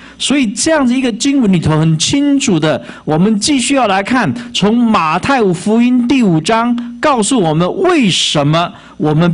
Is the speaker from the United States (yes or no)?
no; Taiwan; 但是我们呢，我是从台湾来啊。